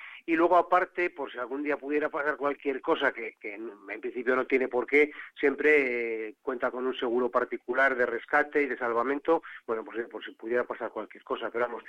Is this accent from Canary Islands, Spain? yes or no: no; Cantabria, Spain; yo vengo de Cantabria, y ahí hay un pueblo, Saro, en la zona de los Valles Pasiegos